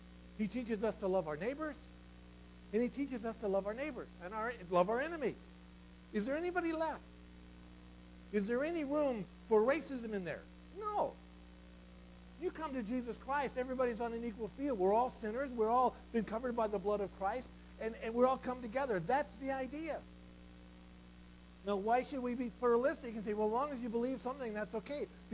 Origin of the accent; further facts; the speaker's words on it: United States; born there; I am an American. I am a Native American. Was born in this land.